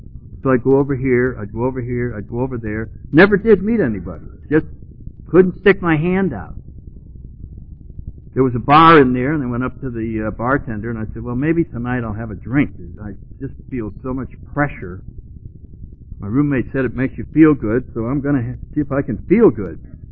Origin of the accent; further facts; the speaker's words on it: New Haven, Connecticut, United States; Yeah, I grew up in New Haven, Connecticut.